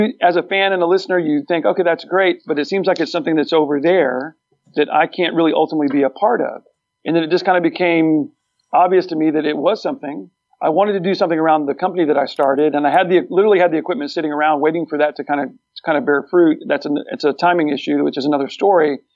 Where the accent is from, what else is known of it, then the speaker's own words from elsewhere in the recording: Texas, United States; We're all men. We're all from Texas.